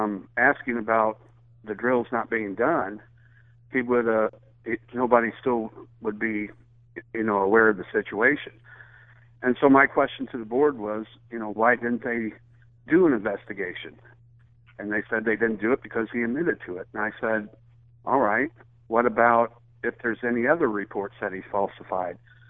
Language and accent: English; Gifford, Illinois, United States; Well, I'm from Gifford, and we've had quite a crisis here